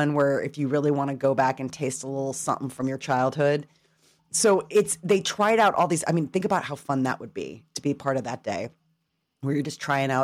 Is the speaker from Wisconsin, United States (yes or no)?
no; Chicago, Illinois, United States; And this is tough for me to admit as a Chicagoan, but I will stand by this.